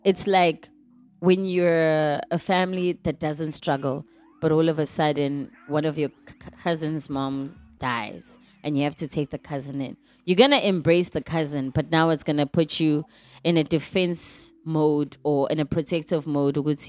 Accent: South Africa; And I'm saying, as South African, as a country as a whole, we embrace certain cultures

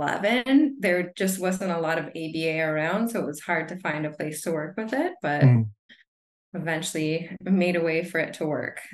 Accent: United States; now in Brazil; So I'm a BCBA. I'm from the United States.

